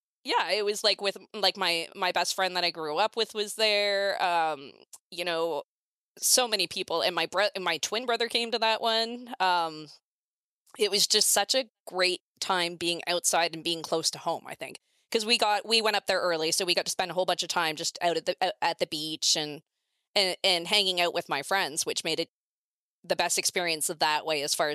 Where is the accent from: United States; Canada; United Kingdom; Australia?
Canada; Lion's Head, Ontario; because that's close to where I grew up, right? Like, I grew up in Lion's Head.